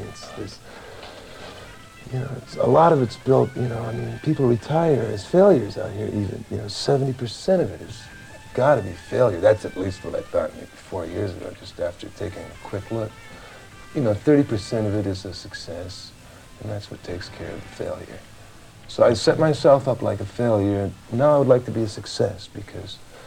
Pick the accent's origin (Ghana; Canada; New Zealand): Canada; I come from Canada